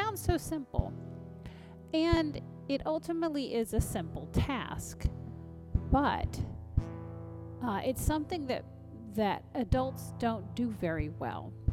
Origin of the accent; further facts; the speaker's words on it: the South, United States; accent: Southern; I grew up in the South, you can probably tell by the way I talk